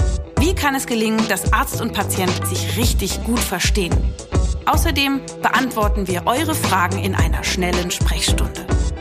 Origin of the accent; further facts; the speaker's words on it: Berlin, Germany; Wir sind ja beide aus Berlin